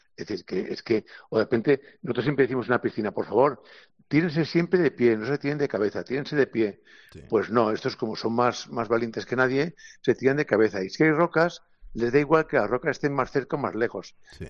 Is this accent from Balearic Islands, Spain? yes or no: no; Valencia, Valencian Community, Spain; Yo soy de una zona, soy de Valencia, con lo cual te hablo de la paella.